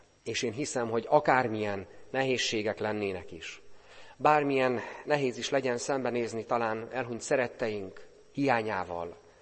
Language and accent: Hungarian; Hungary; És lehet, hogy mi magunk is, talán magyarként, ezekben a napokban, ezekben a hónapokban